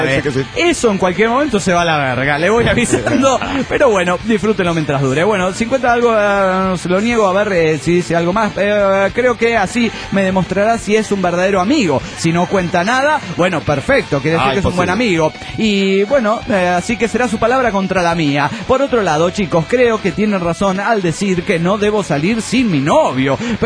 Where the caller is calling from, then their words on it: Chetumal, Quintana Roo, Mexico; de Chetumal, Quintana Roo, México.